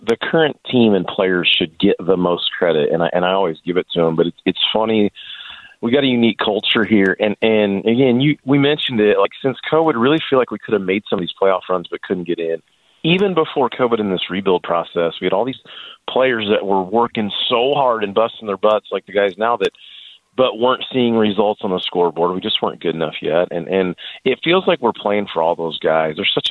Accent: Indianapolis, Indiana, United States; now in Arizona, United States; I grew up in Indianapolis, so I don't really give a damn, but it's fun to sit back and watch it.

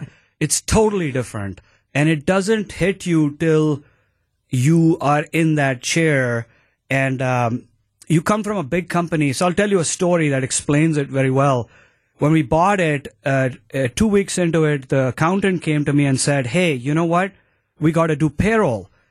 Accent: India; moved away as an adult; now in Milwaukee, United States; I was born and raised in India.

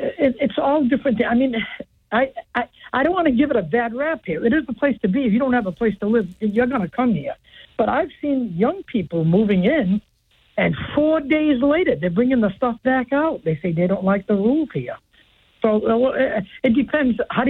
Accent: United States; born there; I said, but I have a right to move. I'm an American-born citizen. I have rights.

